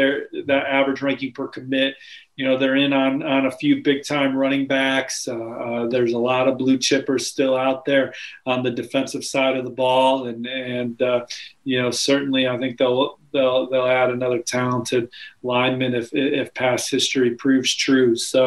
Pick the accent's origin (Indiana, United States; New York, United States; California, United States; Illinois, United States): Indiana, United States; South Bend; coming out of South Bend, my hometown, where I'm from.